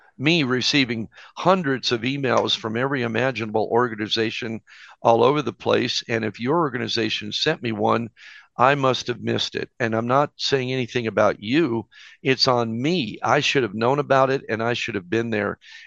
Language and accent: English; Phoenix, Arizona, United States; also born or lived in Detroit; I'm from Detroit myself, born there, but raised here in the Phoenix area after my parents decided there was too much sleet and snow